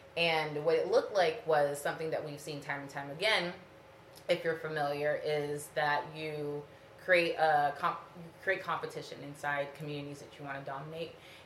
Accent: North Carolina, United States; also born or lived in Ivory Coast; I am 31 years old. I am originally from the Ivory Coast, raised in North Carolina, and I've worked in Lewiston for about a year and a half.

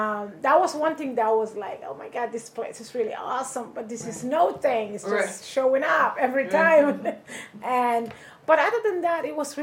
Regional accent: Somalia; English is a second language; now in Maine, United States; I am originally from Somalia, East Africa. I came to Maine in 2005, and I lived in Lewiston at that time.

